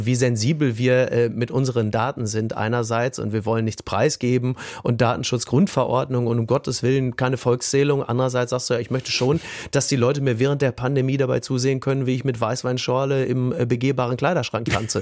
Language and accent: German; North Rhine-Westphalia, Germany; ich komme aus dem Ruhrgebiet